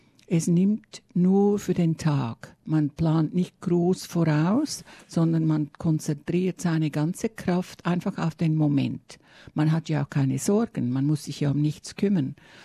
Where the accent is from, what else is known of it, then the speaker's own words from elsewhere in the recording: Zurich, Switzerland; now in Australia; Ich bin Schweizerin und Australierin. Ich bin aus dem Zürcher Gebiet, aber nicht Stadt Zürich, sondern ist eine kleine ländliche Ortschaft Richtung Schaffhausen. Also ich bin eigentlich ganz nahe an der deutschen Grenze.